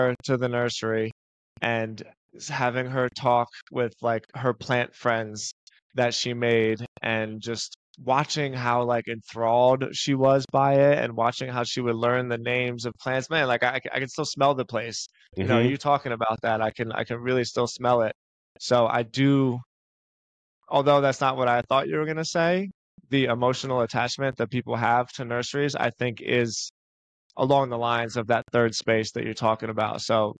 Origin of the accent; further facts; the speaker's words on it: Philadelphia, Pennsylvania, United States; I grew up in Philadelphia and my mom had a vegetable garden because we were trying our best to have healthy foods.